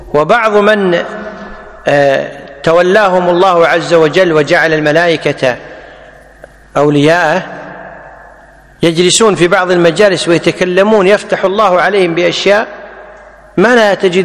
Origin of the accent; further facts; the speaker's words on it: Kuwait; اللي حنا نسميها بالعامية عندنا بالكويت